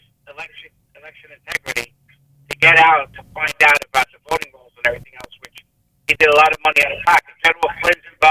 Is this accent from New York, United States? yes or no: yes; New York, United States; I'm a New Yorker. I mean, I'm also a World Trade Center survivor.